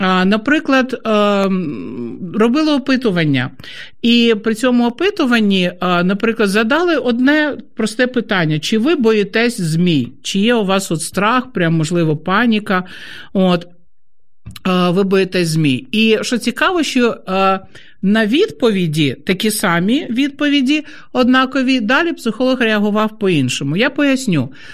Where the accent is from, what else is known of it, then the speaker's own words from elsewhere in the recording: Kyiv, Ukraine; був страх, що буквально снаряд прилетить мені вдома, в Київ, бо я сама з Києва.